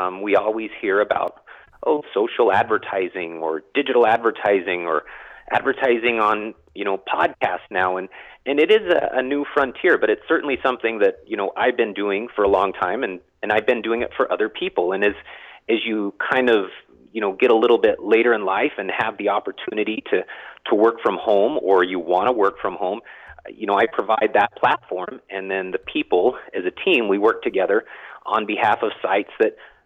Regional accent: Ogden, Utah, United States; now in Massachusetts, United States; Ogden, Utah, which is, you know, my hometown, or close by in Concord, Massachusetts, which is closer to where I live now.

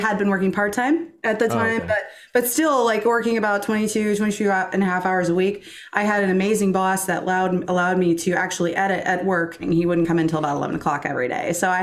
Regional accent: Iowa, United States; Well, I'm born and raised in Iowa, which is where I'm at now. I'm actually in a town called Davenport, Iowa. We're about 2.5 hours west of Chicago.

